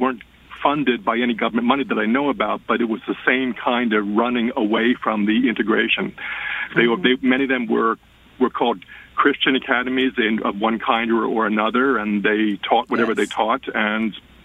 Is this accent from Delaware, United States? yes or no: yes; Delaware, United States; now in New Brunswick, United States; So I grew up in Delaware, which is the South, but not the South.